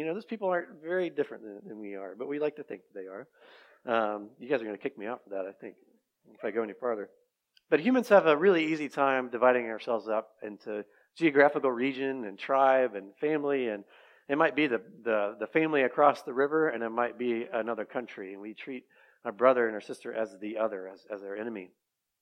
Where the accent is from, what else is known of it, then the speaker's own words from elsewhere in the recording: Christiansburg, Virginia, United States; I grew up in Christiansburg, just down the road. I didn't make it very far, obviously.